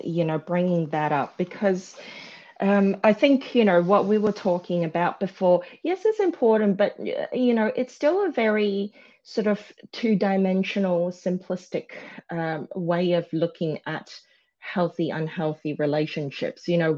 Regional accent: Malaysia; I'm ethnically, my background's Chinese, even though I was born in Malaysia, I'm Malaysian Chinese.

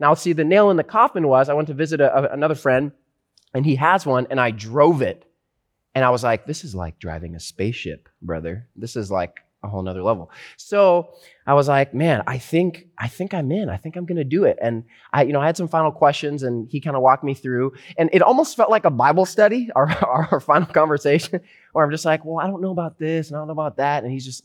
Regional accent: Pacific Northwest, United States; But originally, see, I'm from the Pacific Northwest.

